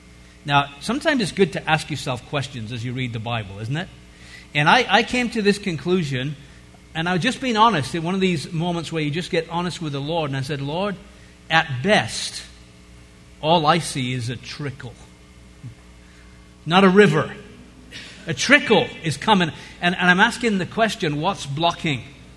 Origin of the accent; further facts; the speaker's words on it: England, United Kingdom; now in United States; I'm an Englishman, even though I live here